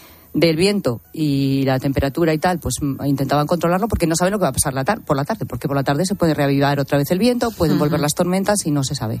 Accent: Mahide, Castile and León, Spain; Es mi tierra, es Aliste. Ahí está mi pueblo, Maide, también desalojado, uno de los municipios que están desalojados.

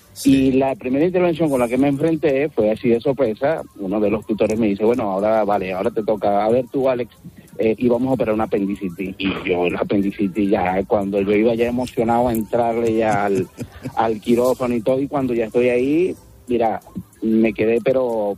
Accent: Venezuela; now in Spain; Soy venezolano, tengo 3 años aquí ya en España

